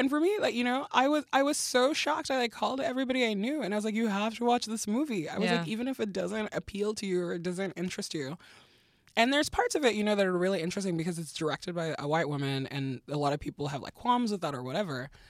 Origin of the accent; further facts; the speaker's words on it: Lagos, Nigeria; also born or lived in Belgium / France; So I grew up in Nigeria and in Belgium, with like a couple of stints in France in there. In Nigeria, we lived in the capital called Lagos, and then the capital moved to this town called Abuja. So I lived there for a year.